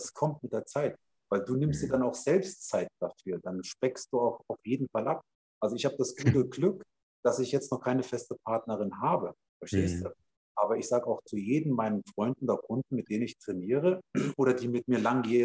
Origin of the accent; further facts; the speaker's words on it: Stadtallendorf, Hesse, Germany; bei uns in der Stadt. Das ist eine Kleinstadt. Ich komme aus Marburg, aus der Gegend her, aus Stadtallendorf